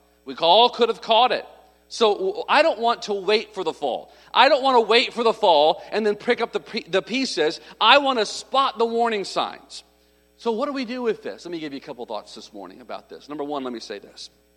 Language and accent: English; Arkansas, United States; Folks, I'm from Arkansas. What major ocean is around Arkansas? It's a swamp over here.